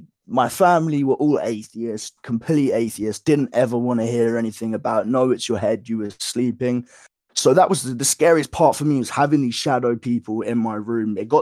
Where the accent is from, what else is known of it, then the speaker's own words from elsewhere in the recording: Woking, South East England, United Kingdom; And I grew up not only in Woking, as all those other places I talked about, it was the first mosque in the UK. So the first Asian community settled there.